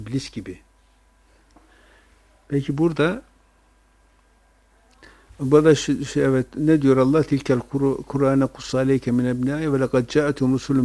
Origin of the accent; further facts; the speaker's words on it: Erzurum, Turkey; Ben Erzurum'da işte büyüdüm, şey yaptım.